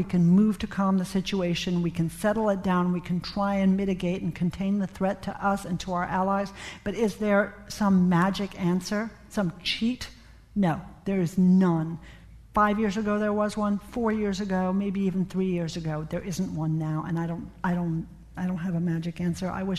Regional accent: Boston, Massachusetts, United States; I'm from Boston.

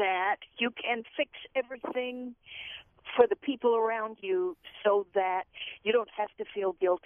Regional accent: Midwest, United States; I'm 81, and I was raised in the Midwest where parents at that time were quite strict

